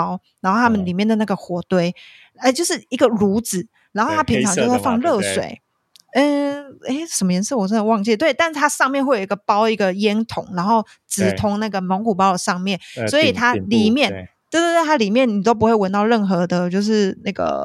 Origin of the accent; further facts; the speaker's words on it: Taiwan; 他们就主动来问我说，哎，你是哪里人，你的口音不太一样、我就说我是台湾人